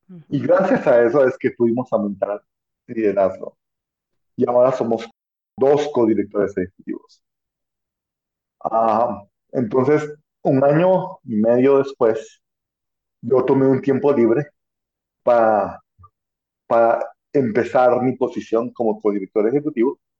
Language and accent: Spanish; Guatemala; moved away as an adult; now in Colorado, United States; yo soy de Guatemala. Vine aquí en el 99, aquí a Estados Unidos. Vine directamente a Colorado. Tengo familia aquí, por eso vine a Colorado.